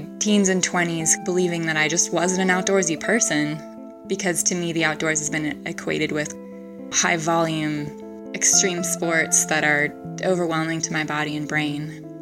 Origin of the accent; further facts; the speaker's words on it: Oregon, United States; I grew up in Oregon. My parents divorced when I was very young, so I split my time between my mom's house in the suburbs and my dad's house